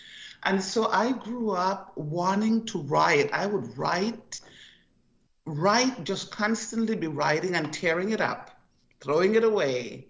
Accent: Costa Rica; moved away as an adult; also born or lived in Virginia / Alaska; Yes, I was born and raised in Costa Rica. After I finished my studies in Costa Rica, at the age of 18, I traveled to Virginia, where I started my nursing school, ending up in Alaska for over 40 years.

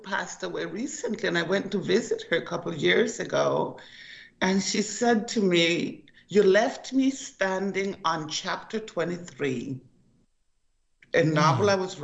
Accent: Costa Rica; moved away as an adult; also born or lived in Virginia / Alaska; Yes, I was born and raised in Costa Rica. After I finished my studies in Costa Rica, at the age of 18, I traveled to Virginia, where I started my nursing school, ending up in Alaska for over 40 years.

